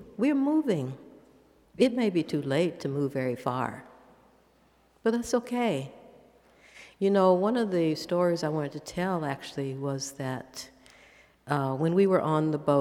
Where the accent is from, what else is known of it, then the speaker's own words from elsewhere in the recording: the South, United States; It was so hot. I don't like so much heat. I'm from the South, and I had enough of it.